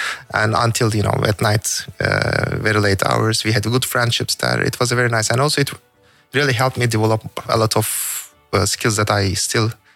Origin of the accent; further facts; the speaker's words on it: Ankara, Turkey; English is a second language; also born or lived in Izmir; You know, as you said, I was born in Izmir in 1977. Until 8 years old, we stayed there. I went to my primary school. I don't have too many memories from that, really. And after that, I stayed in the capital, Ankara, for 8-9 years more.